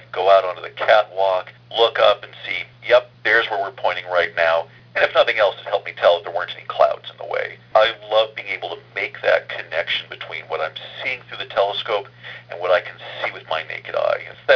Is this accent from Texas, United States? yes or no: no; Oregon, United States; also born or lived in Alaska; Well, I grew up in Oregon and Alaska as a child, so I saw Mount St. Helens erupt.